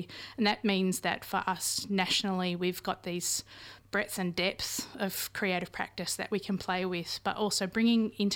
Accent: Australia; now in Auckland, New Zealand; as an Aussie now living in Tāmaki for 9 years

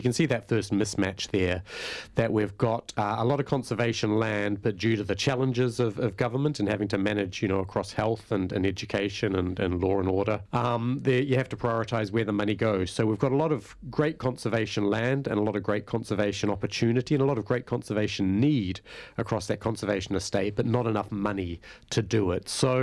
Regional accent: New Zealand; one of the other great benefits of being a New Zealander is you're always pretty close to conservation and you can see what nature used to look like.

